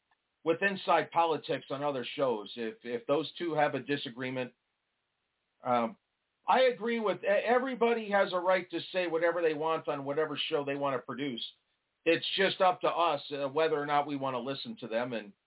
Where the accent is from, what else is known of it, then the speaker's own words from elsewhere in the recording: New York, United States; I'm originally from New York, so I know back east